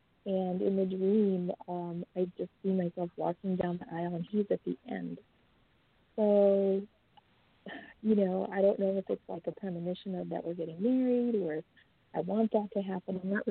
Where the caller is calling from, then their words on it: Champaign, Illinois, United States; I am calling from Champaign, Illinois.